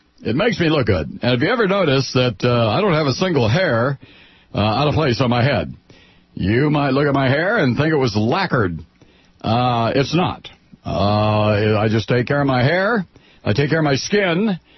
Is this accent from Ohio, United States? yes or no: yes; Ohio, United States; You know, I'm from Ohio, and we don't get much sun there.